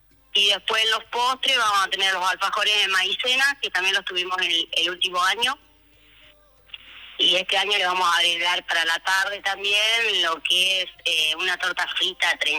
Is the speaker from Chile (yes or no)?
no; Bolivia; nosotros como colectividad boliviana que fuimos el último año